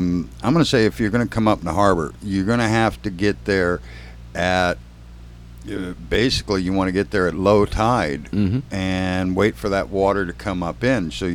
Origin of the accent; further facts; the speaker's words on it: Midwest, United States; when I grew up up in the Midwest, and, you know, you jump in the water, it's cold, it's at least cool